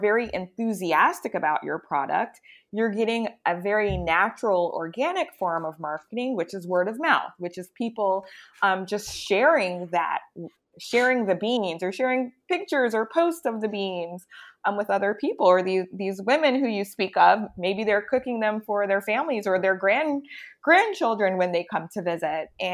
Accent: Louisiana, United States; I grew up in Louisiana. We ate red beans on Mondays with cornbread

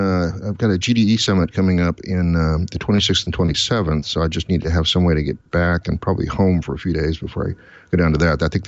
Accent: Portland, Oregon, United States; I'm going to be at OSCON in my hometown in mid-July, which would be nice. I can just take the MAX train right straight to downtown

